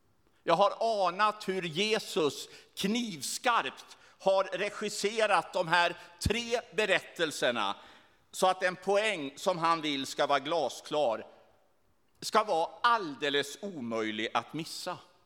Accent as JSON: {"language": "Swedish", "country": "Sweden", "said": "Jag är ju från Sverige."}